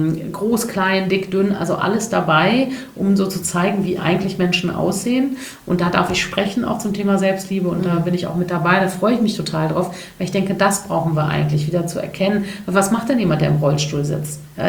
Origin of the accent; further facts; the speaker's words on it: Cologne, North Rhine-Westphalia, Germany; Ich bin ja Kölnerin